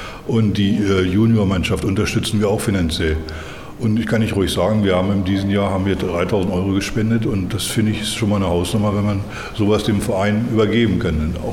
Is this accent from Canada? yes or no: no; Wulften, Lower Saxony, Germany; Aus Wülften. Wir fahren ca. 40 Minuten hier hoch immer